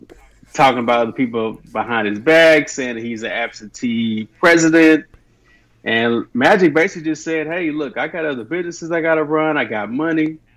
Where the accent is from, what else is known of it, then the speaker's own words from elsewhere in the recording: Dallas, Texas, United States; Everybody knows. I'm from Dallas. I'm a big Mavericks fan.